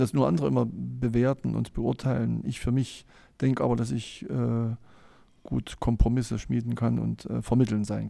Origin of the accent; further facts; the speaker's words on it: Nordhausen, Thuringia, Germany; Natürlich mit meiner Heimatstadt Nordhausen, wo ich wohne